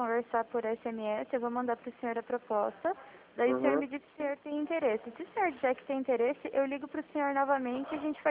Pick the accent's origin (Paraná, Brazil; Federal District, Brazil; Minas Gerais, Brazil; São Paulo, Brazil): Paraná, Brazil; Curitiba; eu sou de Curitiba